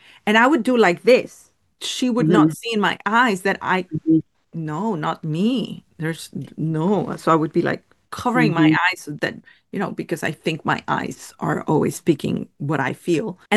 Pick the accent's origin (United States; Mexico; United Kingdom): Mexico; I'm Mexican. It's very hard to make us fear something because, you know, we come from Mexico.